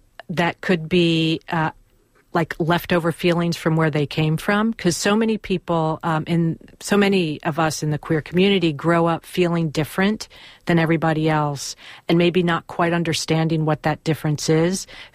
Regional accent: Pennsylvania, United States; I grew up near Philadelphia.

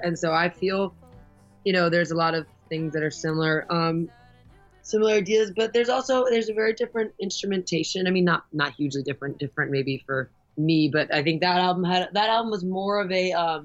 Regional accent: New York City, New York, United States; Everyone there said the same thing because I'm from New York.

